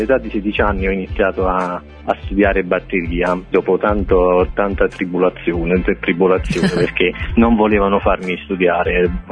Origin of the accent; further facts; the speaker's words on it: Campania, Italy; Io sono di Cilentano, quindi nel Cilento.